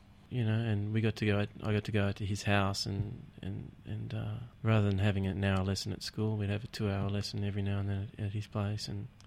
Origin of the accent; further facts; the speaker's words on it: Marblehead, Massachusetts, United States; also born or lived in Salem; Marblehead's the town that we grew up in the United States, north of Boston, right next to Salem, where we were born.